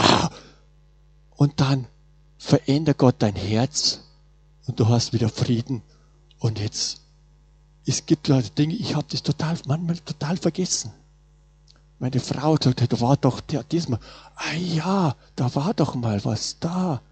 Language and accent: German; Bavaria, Germany; ich komme ja aus Bayern raus und sollen sagen, auch ins kleine Dorf